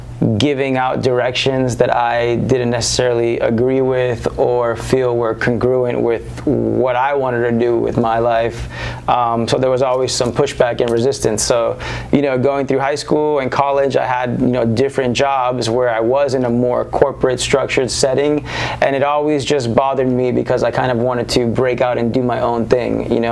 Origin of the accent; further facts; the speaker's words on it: Weston, Florida, United States; Just like you, you know, I grew up in Weston, Florida.